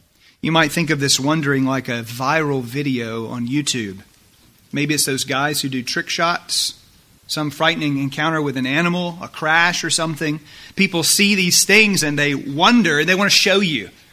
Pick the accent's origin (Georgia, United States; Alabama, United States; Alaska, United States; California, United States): Georgia, United States; Douglasville; the coolest piece of information about my hometown, Douglasville.